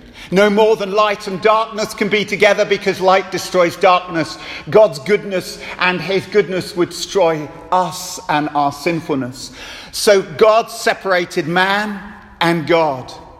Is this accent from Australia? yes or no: no; England, United Kingdom; hotter than I was used to as an Englishman